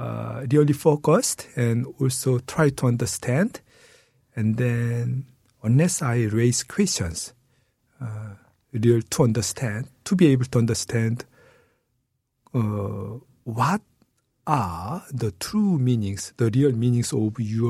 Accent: South Korea; first language Korean; English is a second language; I think it's I am biased because Korean is my mother tongue and the English is my second language.

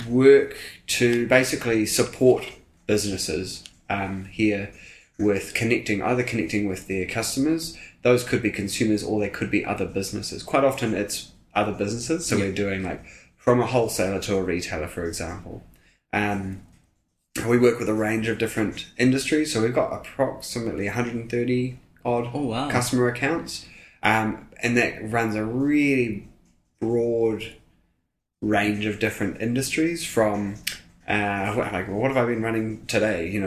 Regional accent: Careys Bay, Otago, New Zealand; So I grew up here out in Kerry's Bay on the West Harbour. went to school here, studied at Otago

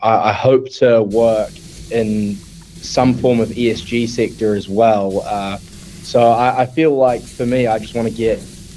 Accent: Auckland, New Zealand; So I grew up in Auckland, Takapuna. So that's North Shore.

